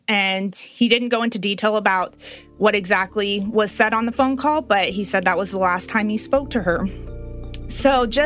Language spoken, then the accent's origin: English; Little Rock, Arkansas, United States; It would mean everything. I am from Little Rock.